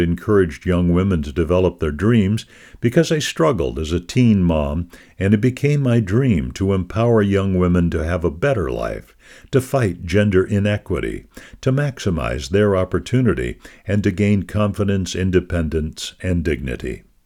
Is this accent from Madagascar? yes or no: yes; Madagascar; now in United States; I grew up singing in this church until I left Madagascar. I'm a Lutheran here in the U.S.